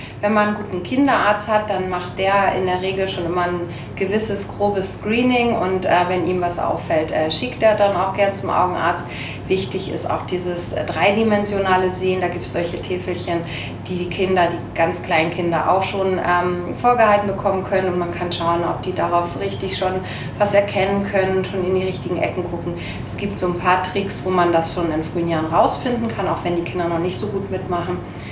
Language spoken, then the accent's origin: German; Bremen, Germany; born there; also born or lived in Munich; Ich komme ursprünglich gebürtig aus Bremen und habe in München an der Technischen Universität Albrechts der Isar meine Ausbildung gemacht.